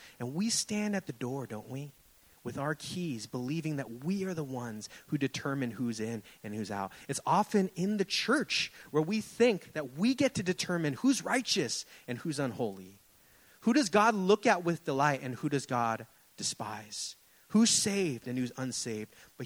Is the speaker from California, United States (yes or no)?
yes; San Francisco, California, United States; We grew up right here in Japantown.